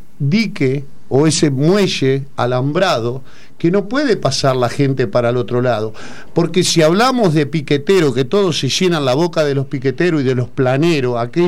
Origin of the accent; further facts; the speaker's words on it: Argentina; Bueno, esto lo hablo como argentino, como hacedor de trabajo y como formador.